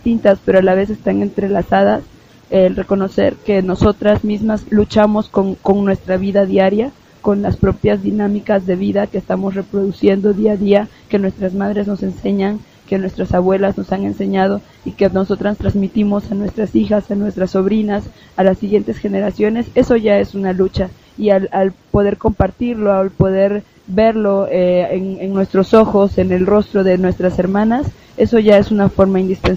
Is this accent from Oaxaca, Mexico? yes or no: yes; Juchitán de Zaragoza, Oaxaca, Mexico; soy afrozapoteca del Istmo de Tehuantepec, de Juchitán de Zaragoza, Oaxaca.